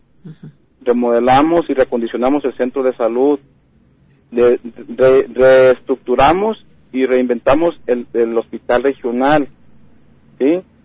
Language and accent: Spanish; El Grullo, Jalisco, Mexico; Soy del Grullo, aquí nací, la gente me conoce